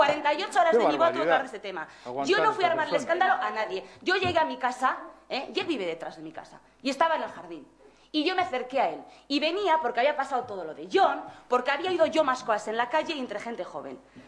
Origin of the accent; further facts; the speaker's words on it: Gorliz, Basque Country, Spain; perdona, vasca y de Gorliz de toda la puñetera vida.